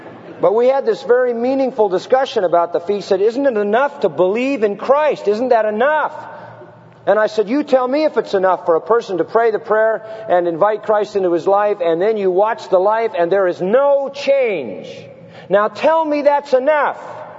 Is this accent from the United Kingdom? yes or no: yes; Scotland, United Kingdom; being the Scotsman that I am.